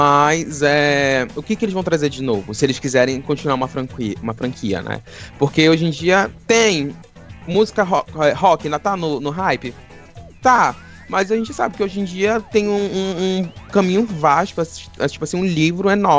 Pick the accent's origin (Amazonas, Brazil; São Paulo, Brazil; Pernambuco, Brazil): Amazonas, Brazil; Manaus; nós somos de Manaus, Amazonas